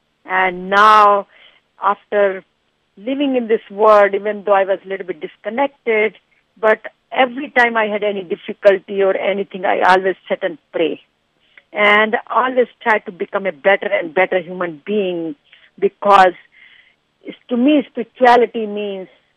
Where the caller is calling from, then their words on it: San Francisco, California, United States; From San Francisco, California.